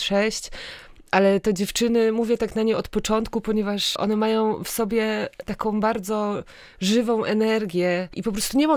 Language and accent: Polish; Stargard, West Pomeranian Voivodeship, Poland; Tak, wychowałam się w Stargardzie, ale Szczecin jest mi również bardzo bliski